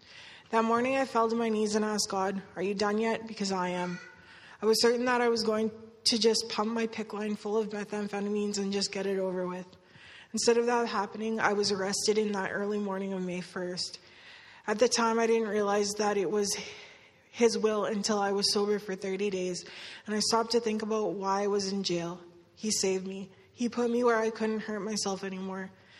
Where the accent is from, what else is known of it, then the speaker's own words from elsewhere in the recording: Medicine Hat, Alberta, Canada; I'm 29 years old. I'm from Medicine, Alberta. I'm one of seven kids in my family.